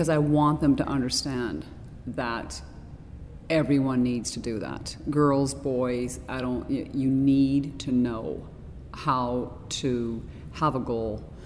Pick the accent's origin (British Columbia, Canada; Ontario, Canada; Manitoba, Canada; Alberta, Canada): Manitoba, Canada; Winnipeg; I was just in Winnipeg, my hometown, and there's a festival there